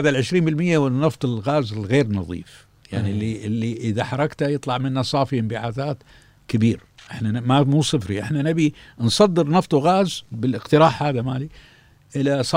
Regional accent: Kuwait; إحنا كان عندنا بالكويت

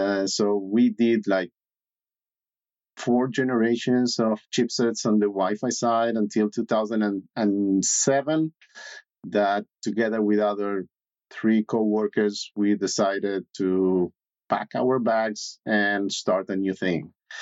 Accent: Montevideo, Uruguay; So I was born in Montevideo, that is the capital, about 1.5 million people. Very friendly place, close to the beach, nice weather.

